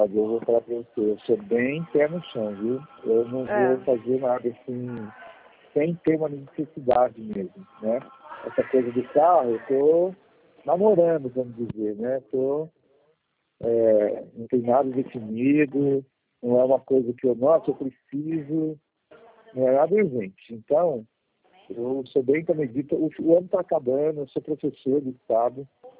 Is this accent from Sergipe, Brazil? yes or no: no; Taubaté, São Paulo, Brazil; Eu sou de Taubaté, aqui do interior também.